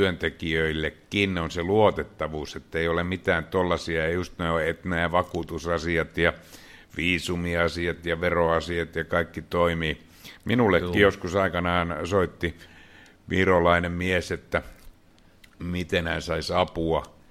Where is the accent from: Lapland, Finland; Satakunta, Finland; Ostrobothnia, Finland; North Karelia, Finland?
Satakunta, Finland; Rauma; kun olen itse Raumalta kotoisin, ja siellä tehdään laivoja